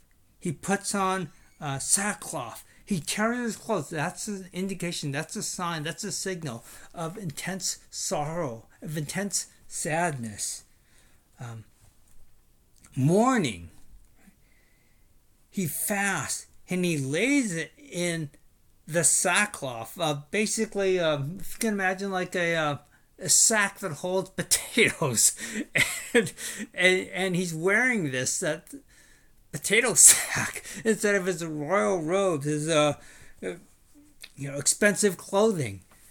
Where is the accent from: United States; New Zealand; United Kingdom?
United States; Sacramento, California; growing up, when I was a youngster, growing up in Sacramento, one of my best friends, was an individual